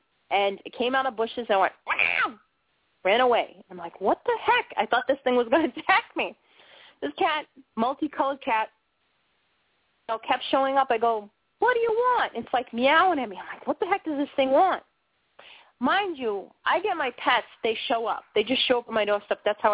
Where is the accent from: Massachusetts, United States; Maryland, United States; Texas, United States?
Massachusetts, United States; Boston; I found out, you know, companies, I was from Boston, and, you know, just getting into, you know, dinner theater